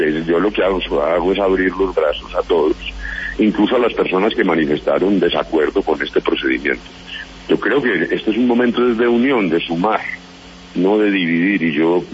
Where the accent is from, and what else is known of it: Colombia